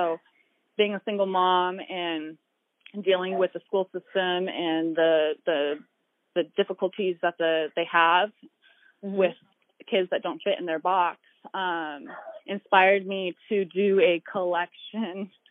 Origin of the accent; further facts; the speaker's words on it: Oregon, United States; growing up in Oregon, I'm surrounded by camo